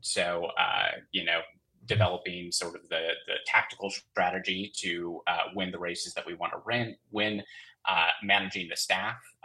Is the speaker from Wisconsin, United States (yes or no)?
yes; Two Rivers, Wisconsin, United States; So I'm a lifelong Wisconsinite. I was born and raised in Two Rivers, Trivers, nice.